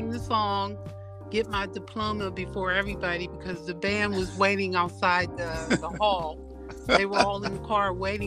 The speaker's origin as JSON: {"language": "English", "town": "Pittsburgh", "region": "Pennsylvania", "country": "United States", "tie": "born or raised there", "lives_now": "California, United States", "said": "Pittsburgh, Pennsylvania."}